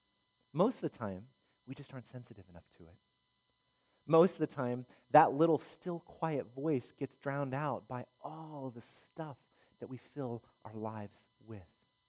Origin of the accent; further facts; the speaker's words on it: United States; Certain things are owed to me because I'm an American, you know.